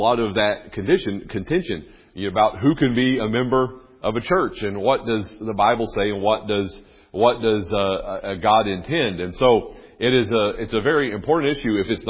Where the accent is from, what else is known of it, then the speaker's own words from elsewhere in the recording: the South, United States; You know, I come from the South.